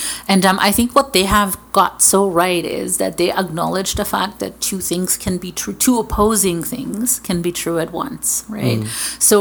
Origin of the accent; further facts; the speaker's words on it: Hamilton, Ontario, Canada; But well, you're from Toronto, I'm from Hamilton.